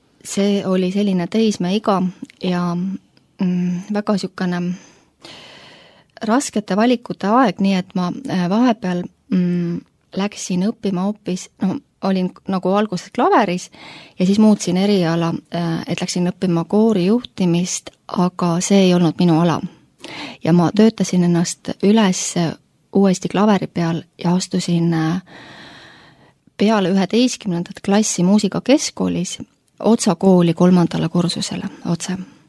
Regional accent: Tallinn, Harju County, Estonia; also born or lived in Tapa; Jah, ma olen küll Tallinnast pärit, aga ma ei ole sündinud Tallinnas. Ma olen sündinud hoopis Tapa sünnitusmajas, aga mu emapoolsed sugulased, emapoolne tüvi läheb Kadrinasse.

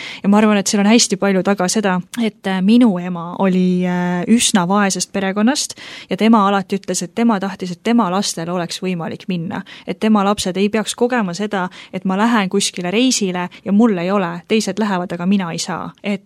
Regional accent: Saare County, Estonia; näiteks ma olen päris Saaremalt, et Saaremal ei olnud tööd

